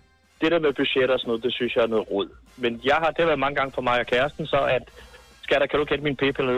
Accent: Humlebæk, Capital Region of Denmark, Denmark; Jeg er fra Humlebæk, men jeg lige kommer til at arbejde i Brøndby.

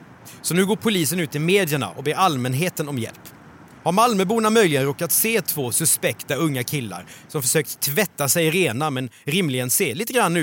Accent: Skåne, Sweden; accent: Scanian; Min skånska får, ändå, ja, får du ändå ge mig att, ja, vi får in Skåne här i avsnittet.

